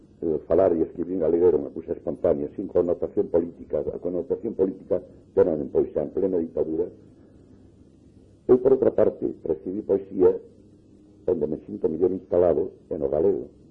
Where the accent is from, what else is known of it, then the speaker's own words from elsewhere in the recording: Galicia, Spain; O meu galego é o galego do meu entorno de neno, é o galego que falaba a miña nai, é o galego que falaba, entón o meu povo falaba todo o mundo galego